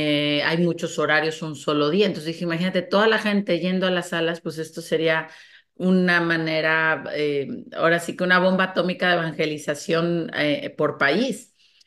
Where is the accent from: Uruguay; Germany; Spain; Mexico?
Mexico; Guadalajara, Jalisco; yo soy mexicana, tengo la bendición de haber crecido en una familia pues muy católica de Guadalajara, precisamente. Incluso tengo familiares sacerdotes, monjas de clausura, y pues crecí muy cerca de la fe católica